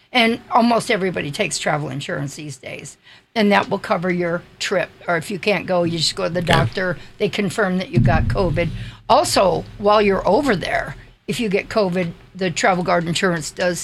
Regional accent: Omaha, Nebraska, United States; But we come from Omaha.

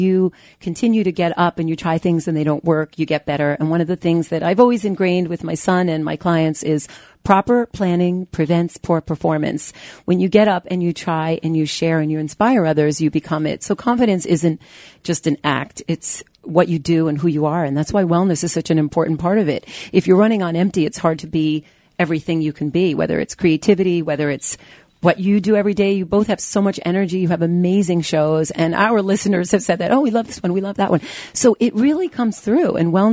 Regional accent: Scarsdale, New York, United States; I'm from Westchester, Scarsdale, New York.

